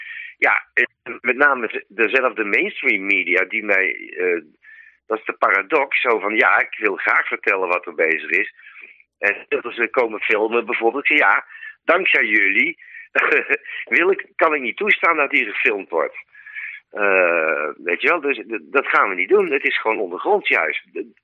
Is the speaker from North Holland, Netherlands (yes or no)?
no; Utrecht, Netherlands; Ik kom dan zelf uit Utrecht.